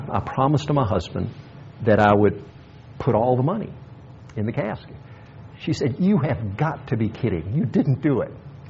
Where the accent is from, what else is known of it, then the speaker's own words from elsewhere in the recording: South Korea; When I was growing up in Korea, sometimes we'd play in the rice paddies and in the creeks